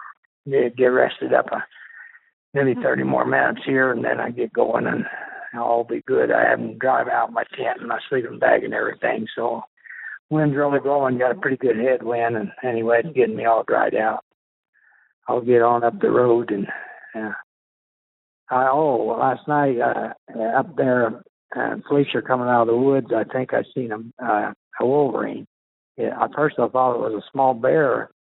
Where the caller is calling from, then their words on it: Polaris, Montana, United States; I'm calling in from the High Country Lodge here just near Polaris.